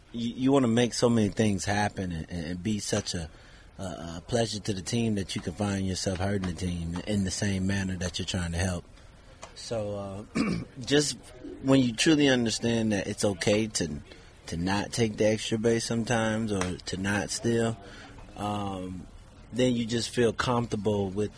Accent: Florida, United States; I represent Florida. So it's just like a bonus being able to represent and play in my home state

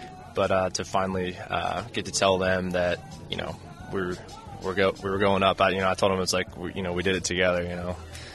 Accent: Baltimore, Maryland, United States; My dad played baseball as well, and growing up in the area

